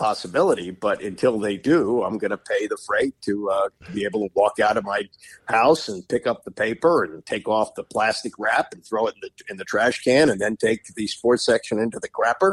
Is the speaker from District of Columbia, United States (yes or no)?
yes; Washington, District of Columbia, United States; I didn't grow up in a college football town. I grew up here in Washington, where Maryland played in the ACC and football was clearly secondary to basketball.